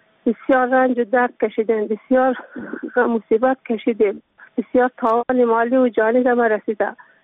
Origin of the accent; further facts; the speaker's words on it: Afghanistan; من یک زن مسلمانم، من از افغانستانم